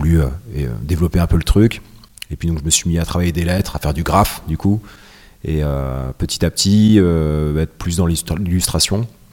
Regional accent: Rennes, Brittany, France; Ouais, du coup, Rennes, c'est la ville où j'ai grandi, où j'ai commencé le graffiti. Donc, je suis parti de France pendant 15 ans. Et quand je suis revenu il y a 3 ans, c'était pour moi une évidence de revenir à Rennes

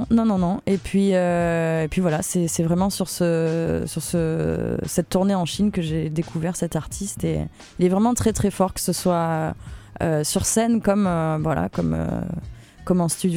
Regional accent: France; je viens de France.

